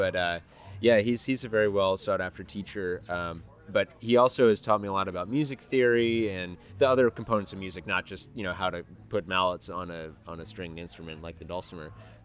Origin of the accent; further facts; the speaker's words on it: Baltimore, Maryland, United States; we've known about each other growing up in Baltimore, and we're very proud of the city.